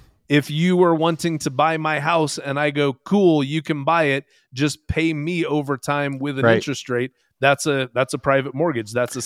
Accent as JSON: {"language": "English", "town": "Seattle", "region": "Washington", "country": "United States", "tie": "born or raised there", "said": "Berg moved to Seattle in 1989. That's my hometown."}